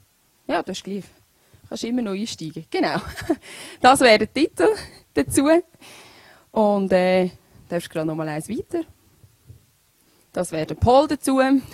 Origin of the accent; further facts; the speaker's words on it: Winterthur, Zurich, Switzerland; now in Scherz, Switzerland; Ich bin eigentlich ursprünglich auch aus Winterthur, wohne im Moment leider im Aargau.